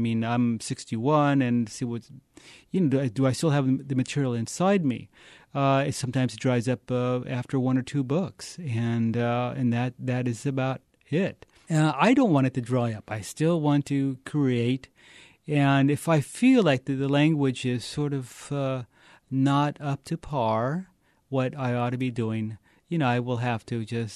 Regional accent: Fresno, California, United States; I'm from Fresno, and he's from Oildale, to be particular. And I think we have sort of this yin and yang thing going. Like, I'm Mexican-American and he's Okie-American.

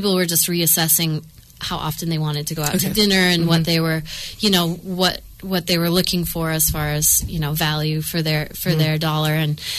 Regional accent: East Coast, United States; I'm from the East Coast, and I was got a job in New York working for a gourmet magazine right out of college.

